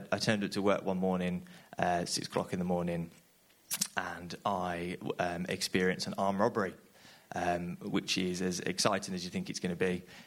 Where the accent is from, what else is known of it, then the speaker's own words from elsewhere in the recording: Birmingham, West Midlands, United Kingdom; now in Redditch, United Kingdom; We grew up in Birmingham, so not too far from here.